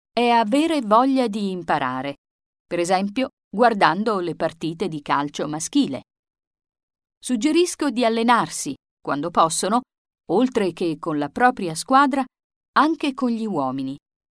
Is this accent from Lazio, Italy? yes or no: yes; Isola del Liri, Lazio, Italy; Sono di Isola Liri, un paese in provincia di Frosinone.